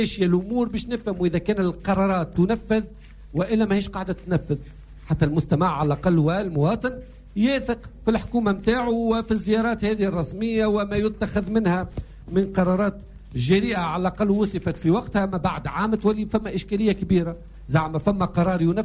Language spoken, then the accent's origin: Arabic; Sfax, Sfax Governorate, Tunisia; بالنسبة لي أنا كمواطن كمستمع كصفاقسي